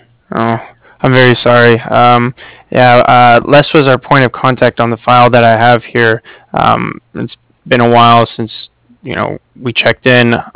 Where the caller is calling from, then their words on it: Cardiff, Wales, United Kingdom; And I'm calling from Cardiff.